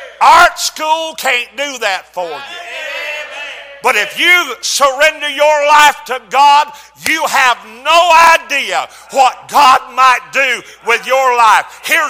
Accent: Tennessee, United States; I was born and raised in Tennessee, had never been to Nashville before.

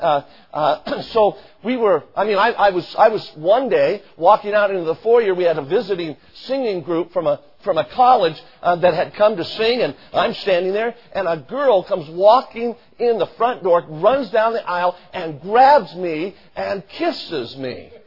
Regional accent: Las Vegas, Nevada, United States; I was born and raised in Las Vegas. When I was born there, there were 79,000 people.

